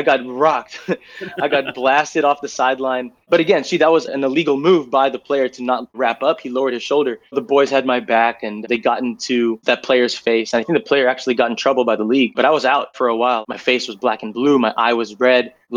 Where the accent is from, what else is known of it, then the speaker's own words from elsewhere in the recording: California, United States; So I grew up here in the Bay Area not playing rugby.